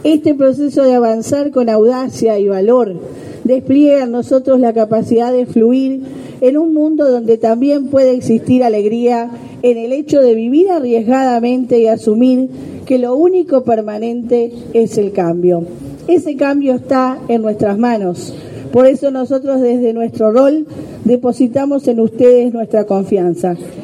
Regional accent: Uruguay; reivindico esos valores como uruguayos, por supuesto, que también en la localidad de Dolores

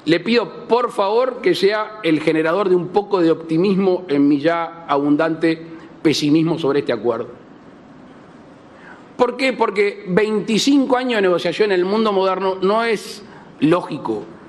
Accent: Uruguay; Hay un dicho criollo en mi país que dice, somos todos buenos, pero el poncho no aparece. Entonces, es cierto, vamos a negociar, a empezar, pero la verdad que sustancialmente no hay nada. Y Uruguay lucha por conseguir mercados.

